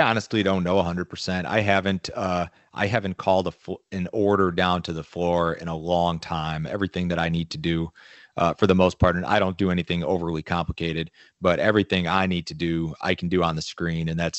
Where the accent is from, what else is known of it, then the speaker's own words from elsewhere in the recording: Chicago, Illinois, United States; moved away as an adult; now in Tennessee, United States; I moved from Illinois, Chicago area, where I grew up, down to this area about 3.5 years ago now.